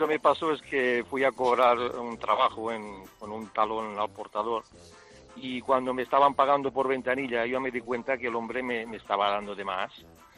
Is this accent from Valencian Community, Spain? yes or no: no; Catalonia, Spain; somos los catalanes, somos agarrados